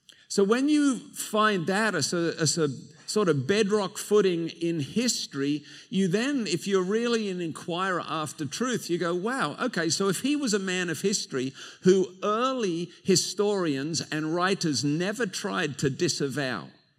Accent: Sydney, New South Wales, Australia; no, actually, I came from Sydney.

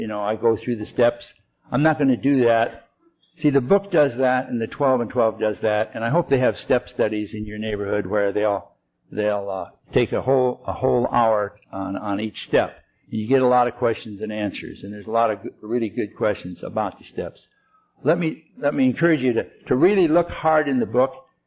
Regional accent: Detroit, Michigan, United States; I'm from Detroit, Michigan, and my wife's from Emporia, Kansas.

